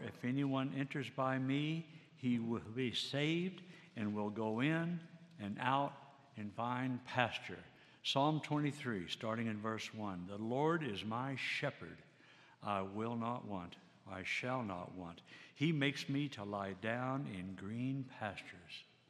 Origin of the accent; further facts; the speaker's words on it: Texas, United States; I was born and raised in Texas. Thank you for not holding that against me.